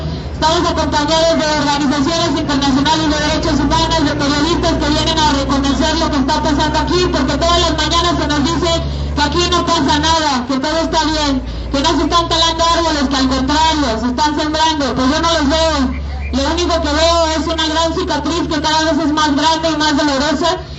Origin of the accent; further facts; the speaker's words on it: Quintana Roo, Mexico; Nosotras venimos del norte de Quintana Roo, donde se construye el tramo 5 del mal llamado Tren Maya